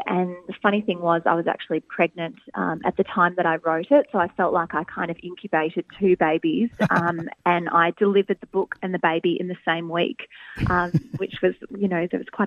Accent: Bayside, Victoria, Australia; And this book was set in my hometown of Bayside in Melbourne.

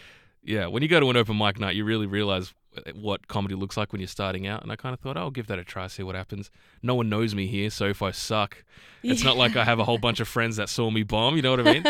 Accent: Nowra, New South Wales, Australia; So I grew up in Nowra.

